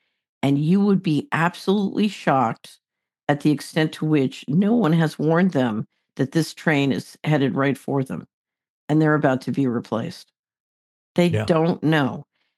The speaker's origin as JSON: {"language": "English", "town": "Philadelphia", "region": "Pennsylvania", "country": "United States", "tie": "born or raised there", "said": "I mean, I grew up in Philadelphia."}